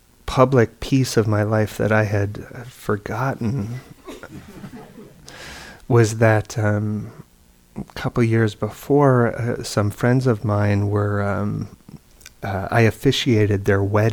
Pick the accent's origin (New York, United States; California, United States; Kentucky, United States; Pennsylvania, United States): New York, United States; I grew up in New York.